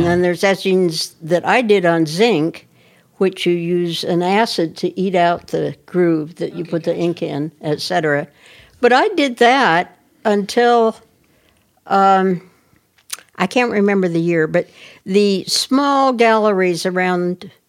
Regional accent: Portland, United States; also born or lived in Minnesota; I am from Portland.

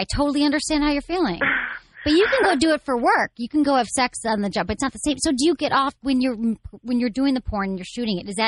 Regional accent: Michigan, United States; Okay, I'm from Michigan.

